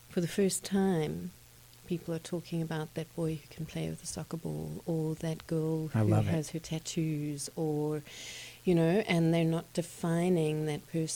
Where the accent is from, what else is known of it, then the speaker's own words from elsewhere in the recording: South Africa; also born or lived in Montreal, Canada; I was born in Montreal, but I grew up in South Africa.